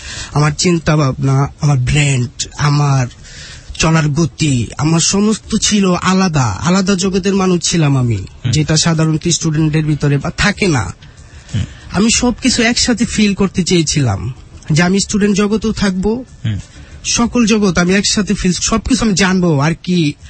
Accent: Dhaka, Dhaka Division, Bangladesh; born there; আমি আমার জন্ম ঢাকা যাত্রাবাড়ি

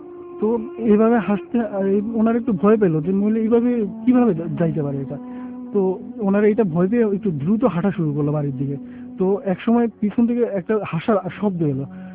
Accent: Chandpur, Chittagong Division, Bangladesh; now in Dhaka, Bangladesh; আমি এসেছি মেরুল ওয়ার্ডা থেকে, আমার হোম টাউন হচ্ছে চাঁদপুর।

